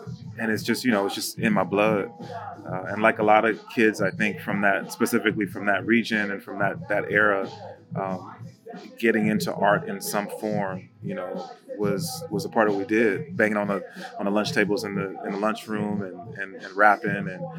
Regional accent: New Jersey, United States; born there; I was born in the Northeast. I was born in Jersey.

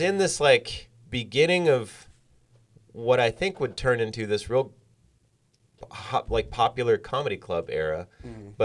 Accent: South Dakota, United States; Well, I grew up in South Dakota.

